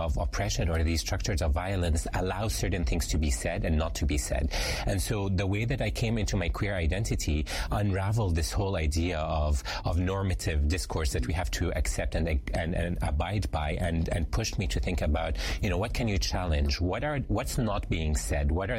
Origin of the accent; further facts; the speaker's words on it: Jordan; So I grew up in Jordan